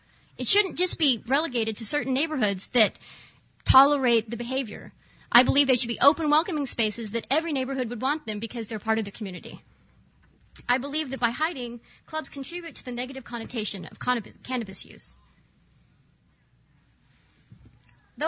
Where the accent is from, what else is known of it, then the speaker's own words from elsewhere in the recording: Oklahoma, United States; I've known about pot since I was a little girl. I grew up in Oklahoma. My mother smoked pot.